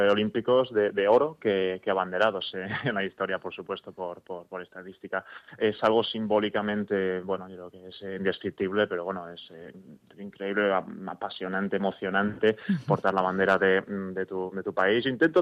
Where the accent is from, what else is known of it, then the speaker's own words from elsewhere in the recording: Balearic Islands, Spain; also born or lived in Oxford, England; Mi familia sí que es mayoritariamente inglesa, pero desde la generación de mis abuelos que ya están en Mallorca. Entonces yo me crié en Mallorca desde pequeño, me siento español.